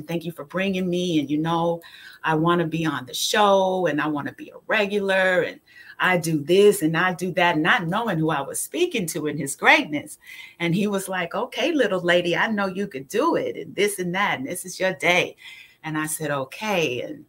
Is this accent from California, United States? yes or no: yes; Hancock Park, California, United States; I grew up in Hancock Park, Beverly Hills region, and my life was good.